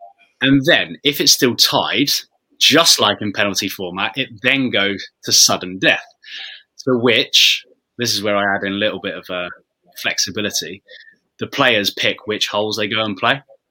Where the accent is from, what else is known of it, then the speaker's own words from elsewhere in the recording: England, United Kingdom; As much as we all hate penalties because we're English and we're always pretty shite at them